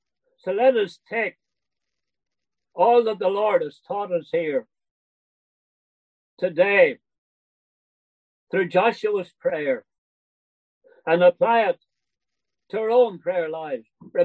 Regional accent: Northern Ireland, United Kingdom; As you know, I'm from Northern Ireland.

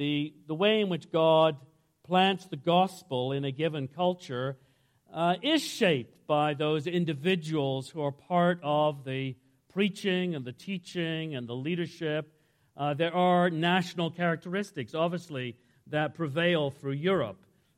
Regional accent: England, United Kingdom; I grew up in England and was grew up in the late 50s, 60s

